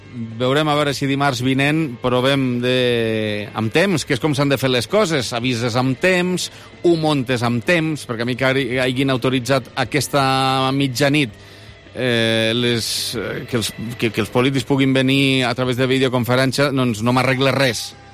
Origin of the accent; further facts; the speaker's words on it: Lleida, Catalonia, Spain; per parlar de Lleida, i ho fem des de Lleida, i som de Lleida.